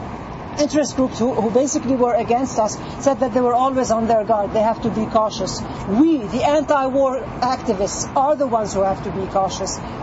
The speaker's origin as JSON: {"language": "English", "town": "Jerusalem", "country": "Palestine", "lives_now": "Seattle, United States", "said": "I'm Palestinian from Jerusalem. Both of my parents were expelled from Jerusalem in 1948 and have never been allowed back. I am a local Seattle activist."}